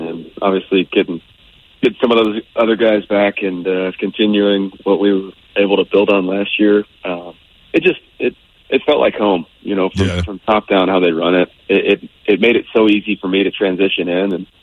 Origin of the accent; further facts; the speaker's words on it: Texas, United States; Growing up in Texas, would go hunting on friends' ranches and shoot rifles, shotguns, all that.